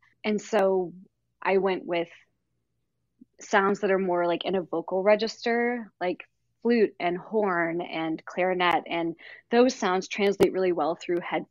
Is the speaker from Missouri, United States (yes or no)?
no; Tennessee, United States; You know, funnily enough, I grew up in East Tennessee.